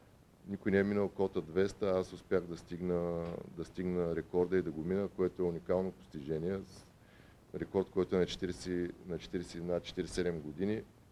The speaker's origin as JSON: {"language": "Bulgarian", "town": "Svilengrad", "region": "Haskovo Province", "country": "Bulgaria", "tie": "born or raised there", "said": "Аз съм родом от Свиленград, че има хора дори от Свиленград."}